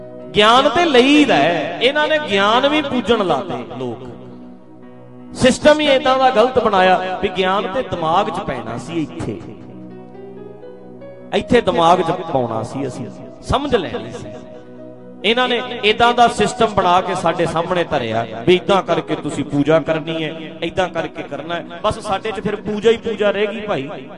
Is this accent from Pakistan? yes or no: no; Dhadrian, Punjab, India; ਮੇਰੇ ਪਿੰਡ ਢੱਡਰੀਆਂ, ਆਪਣਾ ਤੇ ਨੇੜੇ ਹੀ ਪਿੰਡ ਆ, ਇੱਥੇ ਨਾਲ ਬੁਲਾਡੇ ਦੇ ਨੇੜੇ ਪੈ ਜਾਂਦਾ ਆਪਣਾ ਪਿੰਡ, ਤੇ ਸਾਡੇ ਉੱਥੇ 4 ਪਿੰਡ ਜਿਹੜੇ ਆ ਪਾਕਿਸਤਾਨੋਂ ਆਏ ਲੋਕਾਂ ਦੇ ਆ